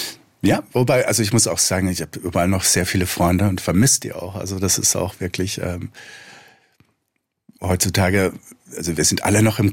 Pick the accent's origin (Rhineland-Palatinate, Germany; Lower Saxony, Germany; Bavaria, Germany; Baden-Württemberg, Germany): Baden-Württemberg, Germany; der Schwarzwald ist ja wunderschön, also und eben meine Heimat.